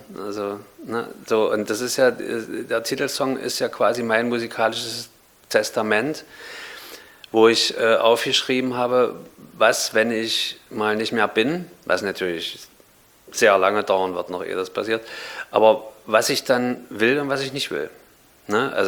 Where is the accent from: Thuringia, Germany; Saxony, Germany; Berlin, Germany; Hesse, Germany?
Berlin, Germany; ich bin mit Berlin verbunden, seitdem ich wirklich, ich sag mal, 6, 7, 8 Jahre alt war. Und das wird auch nie rausgehen. Also es wird, mein Herz schlägt immer für Berlin, auch wenn mein Wohnort im Moment ein anderer ist.